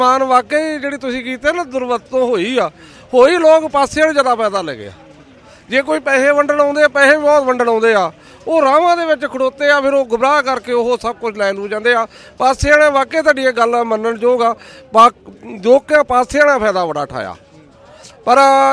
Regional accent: Jania, Punjab, India; ਇਹ ਸਾਡਾ ਜਾਣੀਆਂ ਪਿੰਡ ਅਮਰਾਜੜੇ ਲਾਗੇ।

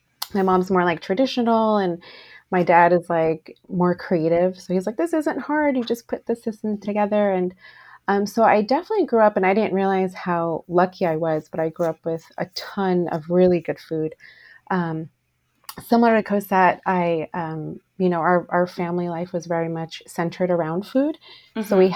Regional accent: New Jersey, United States; moved away as an adult; now in Los Angeles, United States; I came to it a little later in life, actually not until I was married and I moved cross country from New Jersey to LA.

